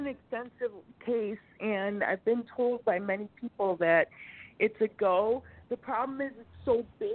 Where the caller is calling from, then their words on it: Illinois, United States; I am calling from Illinois.